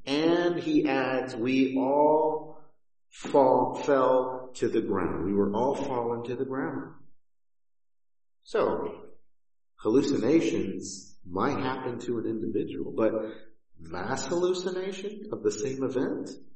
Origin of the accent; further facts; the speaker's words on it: Houston, Texas, United States; Now, I grew up in Houston, where it's hot most of the year. And then I lived in Central Texas